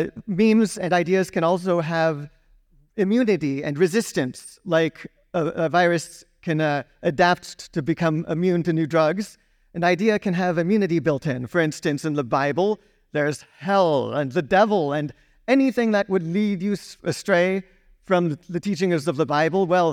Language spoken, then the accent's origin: English; Austria; English is a second language; I am from Austria, and excuse my voice, I have some laryngitis today.